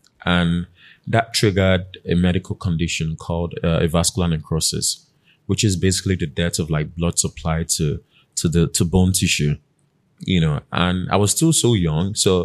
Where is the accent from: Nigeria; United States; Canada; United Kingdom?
Nigeria; Ikorodu, Lagos; So I grew up in Ikorodu, and I was born in Lagos, in K2.